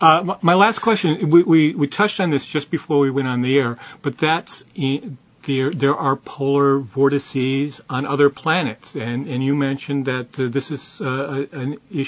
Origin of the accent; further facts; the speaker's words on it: Milwaukee, Wisconsin, United States; As I said, I grew up in Milwaukee.